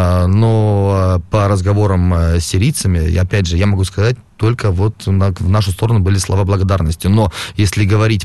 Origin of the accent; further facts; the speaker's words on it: Russia; когда я им говорил, что я из России, все чаще встречал слова благодарности